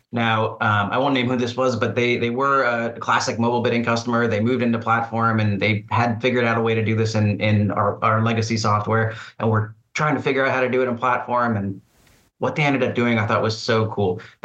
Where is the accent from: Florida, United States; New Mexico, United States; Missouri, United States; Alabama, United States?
Florida, United States; I have my own opinions about pickleball, but I grew up in Florida, so.